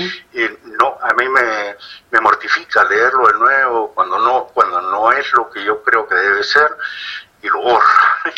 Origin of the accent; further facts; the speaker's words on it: Arequipa, Peru; also born or lived in Lima / Trujillo / Tacna; Yo soy arequipeño, así que...